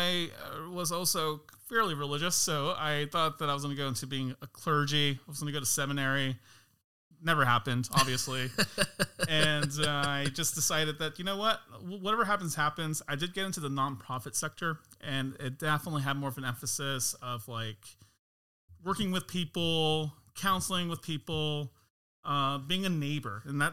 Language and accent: English; California, United States; now in Portland, United States; I'm from the Bay Area, and one of those things is that I came to Portland kind of as a bit of a transplant